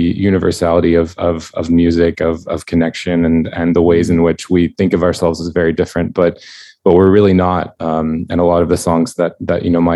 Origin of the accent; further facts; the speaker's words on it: Alabama, United States; I grew up in Alabama and in Northern Alabama, and in particular in a small, very small, extremely rural community.